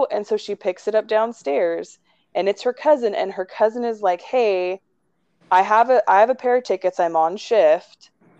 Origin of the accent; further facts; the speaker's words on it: Seattle, Washington, United States; I'm from Seattle. I have an excuse.